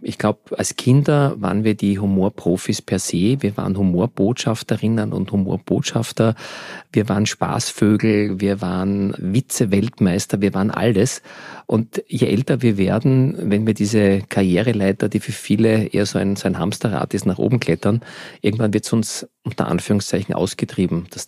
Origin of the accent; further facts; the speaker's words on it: Vienna, Austria; kam also aus Polen, aus Katowice. Meine Mami kam aus dem Burgenland. Ich bin ein typischer Wiener.